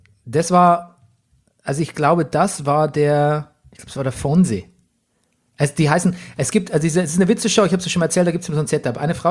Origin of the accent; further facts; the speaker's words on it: Bavaria, Germany; Ja, so klassifiziert man bei uns in Bayern. Frange ist alles gesagt, ne?